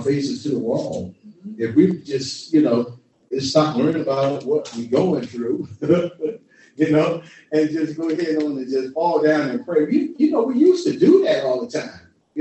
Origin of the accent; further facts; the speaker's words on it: Boston, Massachusetts, United States; Because I came from Beantown, man, and my life was like rolled up in the project. We was in the hood, and we did all the hood stuff.